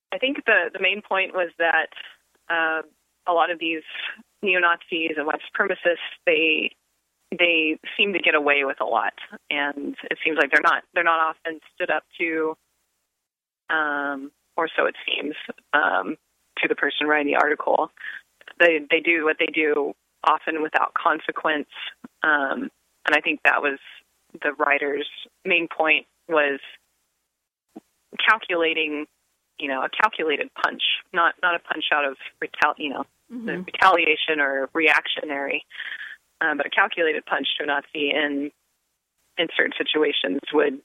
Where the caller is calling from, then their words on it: Texas, United States; I'm calling from Texas.